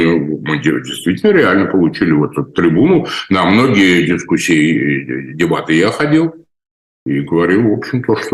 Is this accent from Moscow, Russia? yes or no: yes; Moscow, Russia; born there; я родился в Москве, а дед мой был родом оттуда.